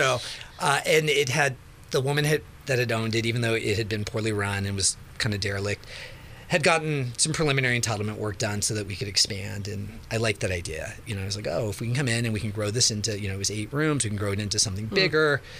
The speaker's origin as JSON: {"language": "English", "town": "Santa Rosa", "region": "California", "country": "United States", "tie": "born or raised there", "said": "And I grew up in Santa Rosa with, you know, the ranch, as we call it, was always part of our family."}